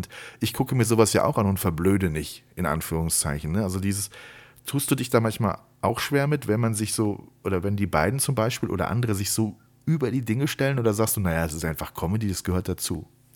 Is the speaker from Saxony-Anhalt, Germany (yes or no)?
no; Siegburg, North Rhine-Westphalia, Germany; Wir waren vergangene Woche in Siegburg, auf einem Mittelalter-Weihnachtsmarkt, also in meiner Heimatstadt, wo ich schon ewig nicht mehr war.